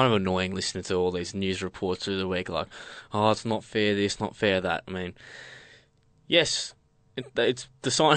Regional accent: Australia; As Australian sports followers, we're not used to these big teams throwing around cash in our Australian leagues, domestic leagues.

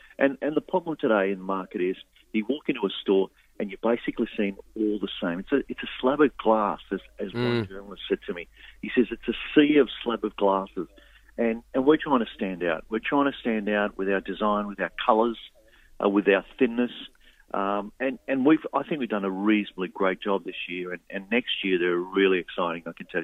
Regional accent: Australia; as an Australian

